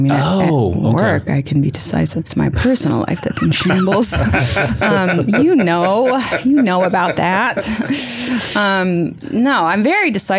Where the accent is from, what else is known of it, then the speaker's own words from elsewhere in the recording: Wilmington, Delaware, United States; I grew up in Delaware, in Wilmington, Delaware, and there were a lot of, it's a really interesting place to grow up